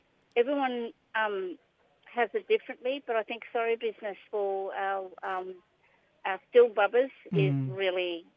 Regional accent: Queensland, Australia; now in Adelaide, Australia; from the Wanyi country and a Ling from the Mapoon Tepetigi Chuinji tribes up there.

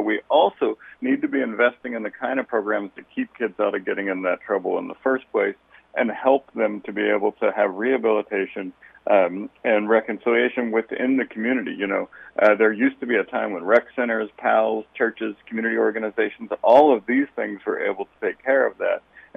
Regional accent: Maryland, United States; I grew up in Maryland. I went to Towson. I went to St. Mary's

